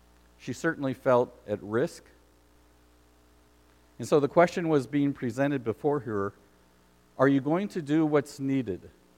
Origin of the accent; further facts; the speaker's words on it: United States; to defend the freedoms and the beliefs that we have as American people. And it's not just our country